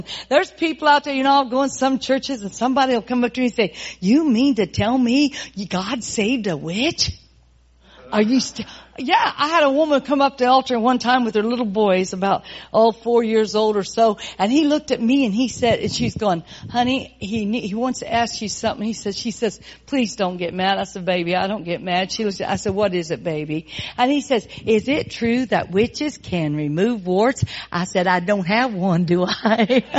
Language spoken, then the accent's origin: English; Indiana, United States; I'm from Indiana, man.